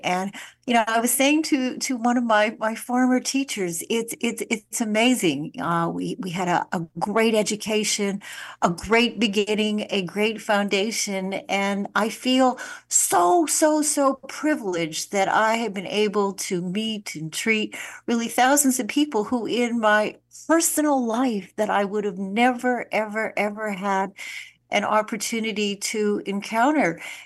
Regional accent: Winnipeg, Manitoba, Canada; a friend of mine who I grew up with in Winnipeg

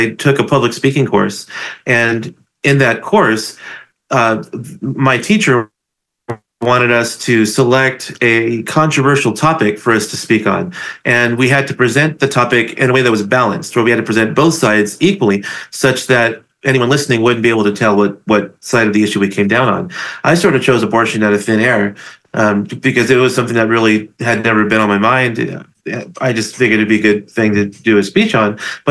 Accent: California, United States; moved away as an adult; now in Las Cruces, United States; I'm actually from California. I lived out there for the first 40 years of my life.

